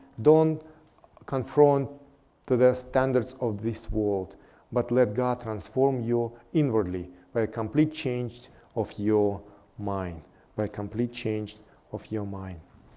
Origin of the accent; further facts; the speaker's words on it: southern Russia, Russia; My dear friends, I grew up in Russia, in the south of Russia